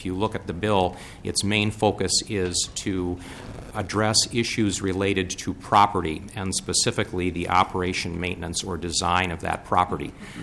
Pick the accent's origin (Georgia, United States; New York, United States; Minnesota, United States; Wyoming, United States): Minnesota, United States; Maple Grove; I'm from Maple Grove. I'm an attorney practicing in Minneapolis.